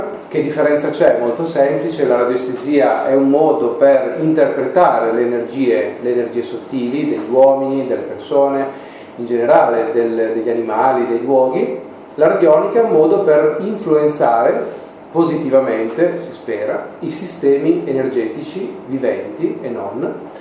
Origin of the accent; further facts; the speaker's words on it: Aosta, Aosta Valley, Italy; born there; sono nato ad Aosta 48 anni fa